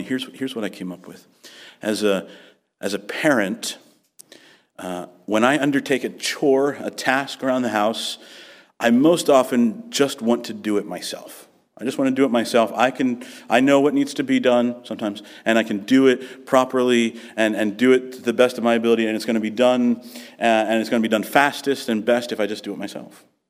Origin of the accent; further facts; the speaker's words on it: Virginia, United States; I come from Virginia. And let me be clear about something. We get snow in Virginia, all right?